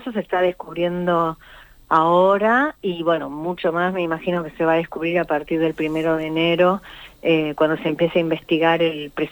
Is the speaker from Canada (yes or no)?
no; Argentina; nosotros como argentinos y argentinas